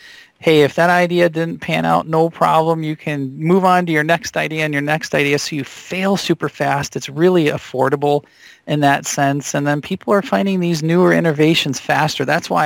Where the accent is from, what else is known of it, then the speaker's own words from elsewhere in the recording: Michigan, United States; I remember growing, I grew up in Michigan, and I actually went to school to be a mechanical engineer.